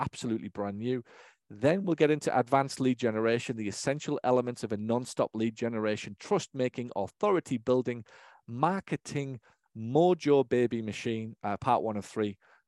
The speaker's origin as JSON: {"language": "English", "town": "Hartlepool", "region": "North East England", "country": "United Kingdom", "tie": "born or raised there", "moved": "yes", "lives_now": "United States", "said": "where I take them next summer to London and Hartlepool, my hometown, and spend some time with them in England."}